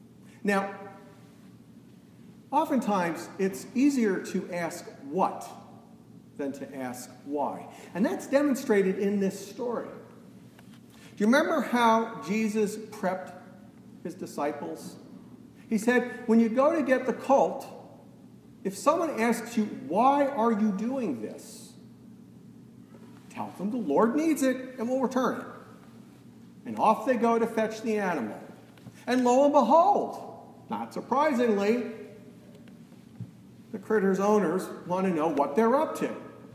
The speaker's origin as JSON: {"language": "English", "region": "New York", "country": "United States", "tie": "born or raised there", "said": "Growing up outside of New York City, I was weaned on the Times."}